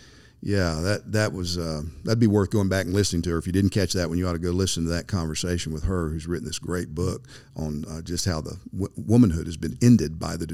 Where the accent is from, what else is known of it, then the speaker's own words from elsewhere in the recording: United States; Well, I can say that as an American living today.